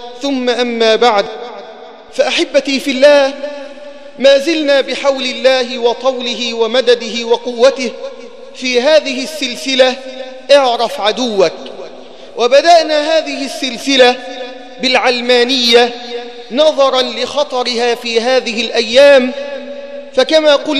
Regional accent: Egypt

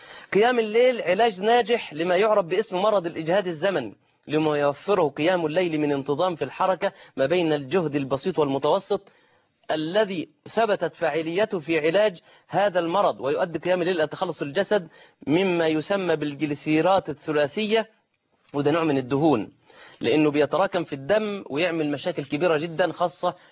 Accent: Egypt; بل إنني أكاد أقسم إن أهل سوريا كأنهم يجلسون عندنا في مصر.

